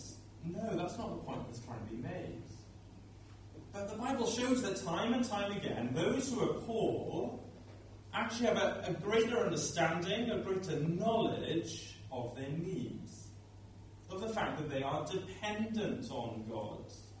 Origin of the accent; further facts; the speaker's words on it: Bridgend, Wales, United Kingdom; Lynn was a lady in the church I grew up in Bridgend, and she really got this.